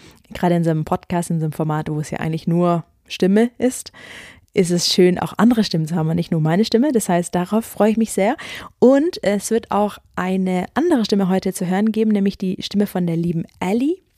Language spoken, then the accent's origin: German; Ulm, Baden-Württemberg, Germany; ich bin aufgewachsen in Ulm. Ich sage immer, das ist eine kleine Stadt. So klein ist die Stadt am Ende doch nicht, aber es ist doch so von der Mentalität her halt Kleinstadt.